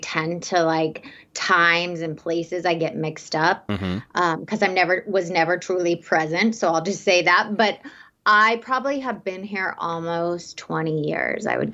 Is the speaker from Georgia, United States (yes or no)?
yes; Atlanta, Georgia, United States; also born or lived in Houston, Texas; So I am actually from Houston, Texas. I was born in Texas, but I was raised in Hot Atlanta, Georgia.